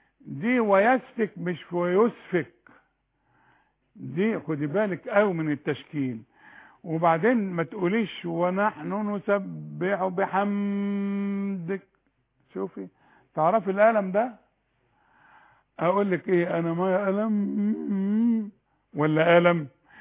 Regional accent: Sharqia Governorate, Egypt; انا بخاف اقول من الشرقية يقولون انت بعت القطر، وما بريح روحي بقول لهم انا من مصر

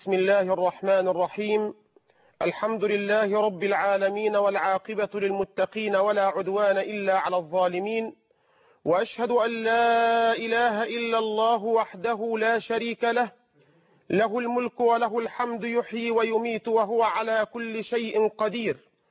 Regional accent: Egypt; اللهم احفظ بلادنا مصر

